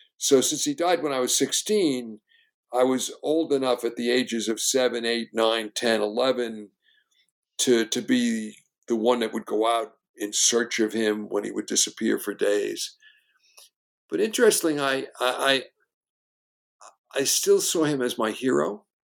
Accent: Brooklyn, New York, United States; I grew up in Brooklyn at the beach. It was thankfully a dead-end street.

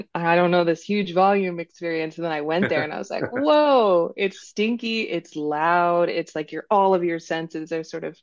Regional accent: Berkeley, California, United States; So I had only seen them from a distance growing up in Berkeley.

